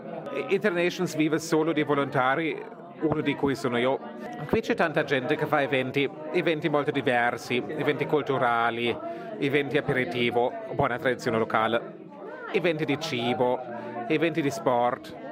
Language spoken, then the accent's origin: Italian; Germany; Italian is a second language; now in Switzerland; sono tedesco, sono qui in Ticino da 6 anni